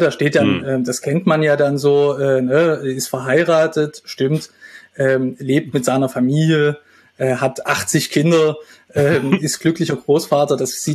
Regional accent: Dresden, Saxony, Germany; Geboren bin ich in Dresden. Da bin ich auch zur Schule gegangen, meine gesamte Jugendzeit in Dresden verbracht und dann bin ich für eine Weile nach Halle an der Saale

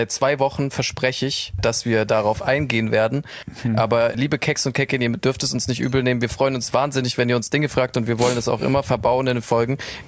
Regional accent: Munich, Bavaria, Germany; Ja, ich bin aus München.

